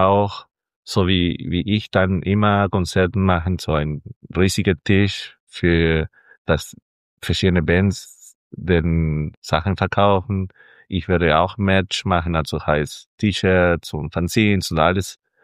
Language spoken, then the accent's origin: German; Callao, Peru; German is a second language; now in Germany; Und das kauft man in Callao, wo ich herkomme, in eine ganz große Markthalle.